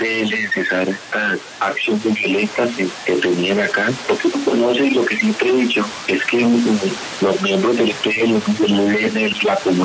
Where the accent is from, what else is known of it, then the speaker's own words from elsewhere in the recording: Colombia; Todos somos colombianos